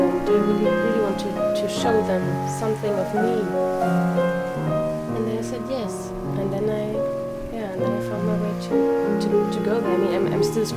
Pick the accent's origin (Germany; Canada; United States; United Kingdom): Germany; Berlin; I'm from Berlin. I'm almost 30. I'm a Christian.